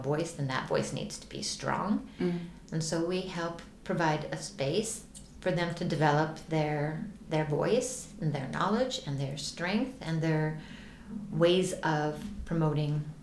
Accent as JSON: {"language": "English", "country": "United States", "moved": "as an adult", "lives_now": "Stockholm, Sweden", "said": "I'm from the United States originally, and I've lived in Stockholm, Sweden for the last 6 years."}